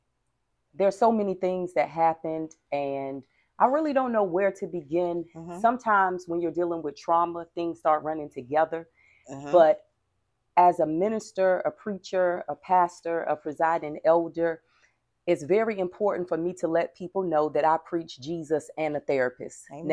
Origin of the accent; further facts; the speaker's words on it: Asbury Park, New Jersey, United States; when I was growing up, I was born in Asbury Park, New Jersey, always home to me.